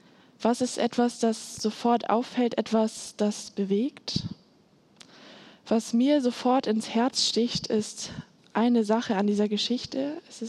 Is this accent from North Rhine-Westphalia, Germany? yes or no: yes; Datteln, North Rhine-Westphalia, Germany; ja, ich komme ursprünglich hier aus der Nähe, aus Datteln und bin hier aufgewachsen.